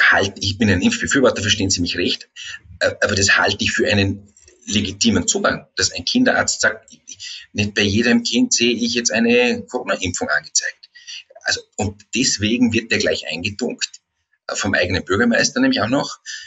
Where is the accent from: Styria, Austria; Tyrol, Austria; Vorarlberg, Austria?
Vorarlberg, Austria; Mein Heimatbundesland verschickt